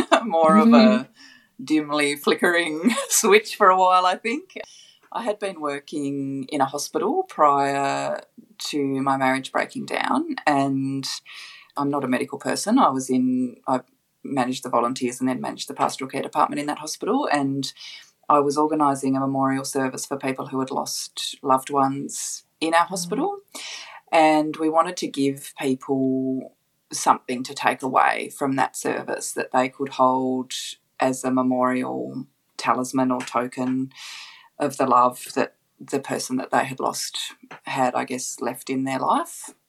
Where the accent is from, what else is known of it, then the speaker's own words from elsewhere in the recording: Hobart, Tasmania, Australia; also born or lived in Launceston; back to 1976 when I was born in Launceston, Tasmania. I started my life in the north of Tassie and moved when I was a couple of years old down to Hobart.